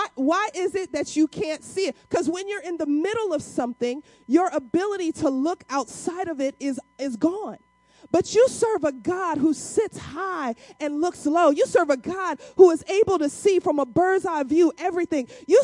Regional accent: Missouri, United States; I'm originally from Missouri. My family's from Alabama.

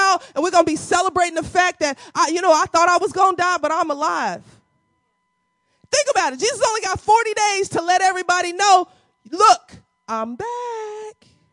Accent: the South, United States; Y'all don't know because I'm from the South. Y'all don't know about that.

